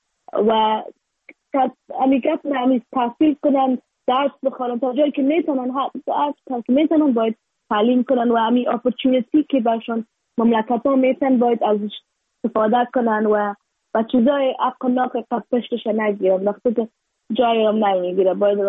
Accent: Afghanistan

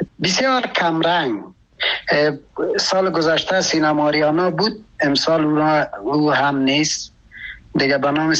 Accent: Afghanistan

